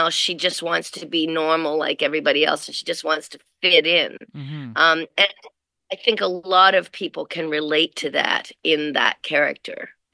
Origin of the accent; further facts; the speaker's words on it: Nova Scotia, Canada; And then we fell in love with Nova Scotia and we never left. So that's why I grew up in Nova Scotia after that.